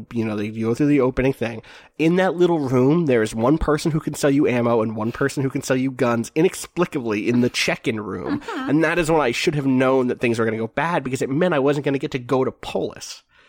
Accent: New York, United States; I'm from New York. My subway stations are cramped.

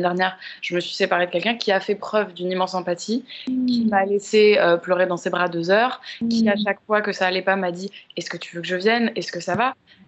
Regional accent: Paris, Île-de-France, France; Moi, j'ai grandi à Paris aussi, ouais.

